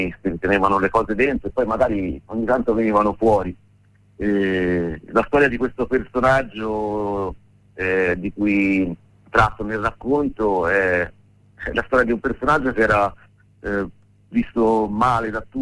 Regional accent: Apennines, Italy; Io sono cresciuto nell'Appennino, più o meno

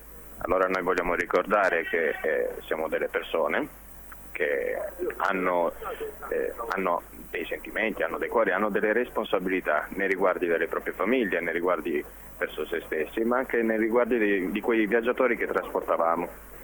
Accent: Turin, Piedmont, Italy; now in Rome, Italy; Guarda, io sono di Torino, solo che sono partito da Torino insieme ad altri miei colleghi il 23 novembre scorso.

